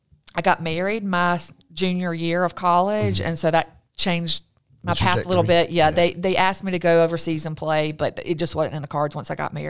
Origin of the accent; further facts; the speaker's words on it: Hartsville, United States; I'm from Hartsville.